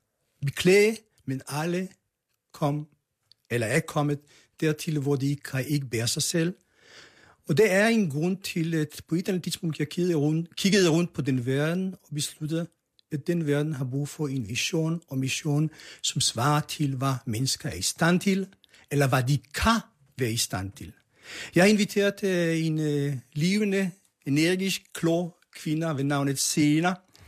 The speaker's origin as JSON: {"language": "Danish", "country": "Israel", "tie": "born or raised there", "second_language": "Danish", "moved": "yes", "lives_now": "Copenhagen, Denmark", "said": "Jeg stammer fra Israel. Jeg voksede op i en kibbutz, oplevede 2 kriger som barn, deltog i 2 krige som voksen."}